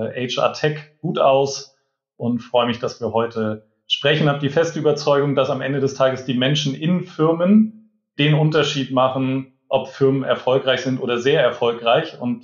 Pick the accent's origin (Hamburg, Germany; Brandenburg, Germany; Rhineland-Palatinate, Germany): Hamburg, Germany; Hamburger Jung, geboren in Hamburg, hier auch groß geworden